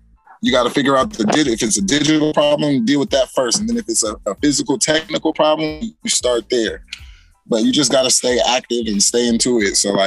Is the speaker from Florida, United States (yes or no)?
no; Buffalo, New York, United States; now in California, United States; I'm actually from Buffalo, New York. That's my hometown.